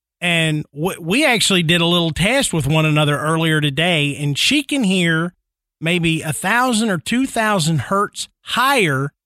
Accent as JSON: {"language": "English", "town": "Nashville", "region": "Tennessee", "country": "United States", "tie": "born or raised there", "said": "even growing up in Nashville, I have been out camping so far that it's been quiet enough"}